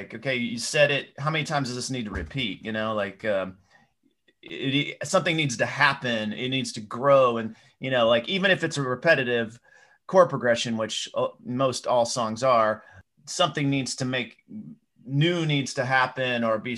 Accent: Knoxville, Tennessee, United States; I am from the South. That's right. I grew up in Knoxville, Tennessee.

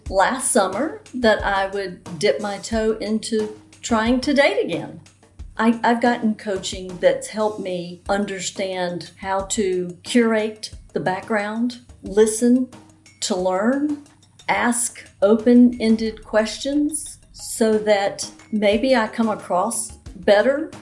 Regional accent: Chapel Hill, North Carolina, United States; I am from Chapel Hill, North Carolina.

